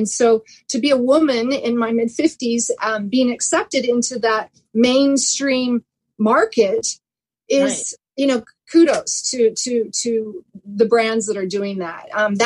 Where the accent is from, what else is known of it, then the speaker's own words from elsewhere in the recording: Oregon, United States; now in Bay Area, United States; I grew up in Oregon. I've lived all over the world, but Oregon is home for me. It's where I grew up and it's near and dear to my heart.